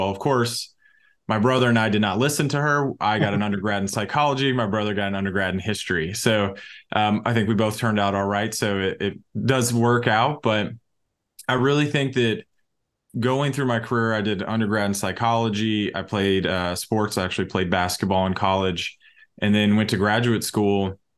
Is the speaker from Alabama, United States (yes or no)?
yes; Alabama, United States; And I am born and raised in North Alabama.